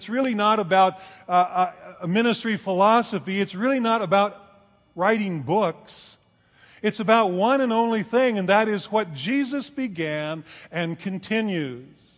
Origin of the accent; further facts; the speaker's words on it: California, United States; I grew up in the California desert, and there was all kinds of electric storms